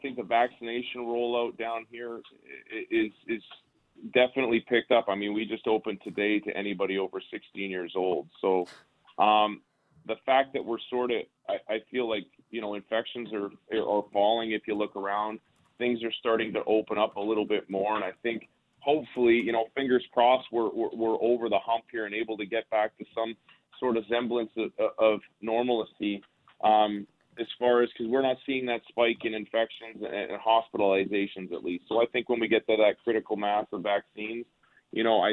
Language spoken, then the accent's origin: English; Vancouver, British Columbia, Canada; I'm from Vancouver